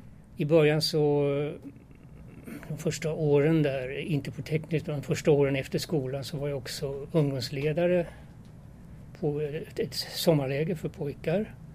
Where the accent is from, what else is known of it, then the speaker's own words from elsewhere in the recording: Sweden; Swedish is a second language; also born or lived in Germany; jag föddes 1940 i Tyskland under kriget. Kom till Sverige 45. Växte upp och gick i skola. Lärde mig svenska väldigt fort och sådär. Gick i skolan och ingen kunde höra att jag hade ett utländskt ursprung.